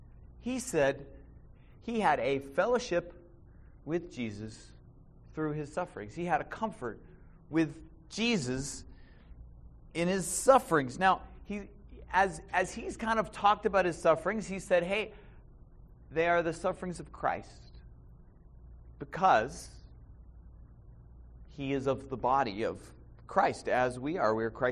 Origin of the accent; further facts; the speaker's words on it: Maine, United States; now in Arizona, United States; We live in Arizona. I grew up in Maine.